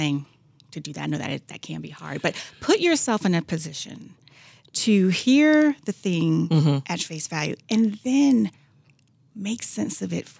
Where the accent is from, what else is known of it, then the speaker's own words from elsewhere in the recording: the South, United States; I was just telling Pilar, I grew up in the South. My mother picked cotton.